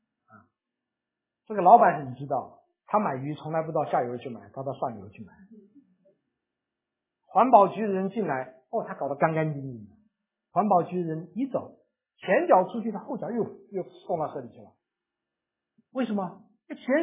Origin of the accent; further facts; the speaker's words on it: Pingtung County, Taiwan; 我小时候住在台湾呢，台湾南边有个县叫做屏东。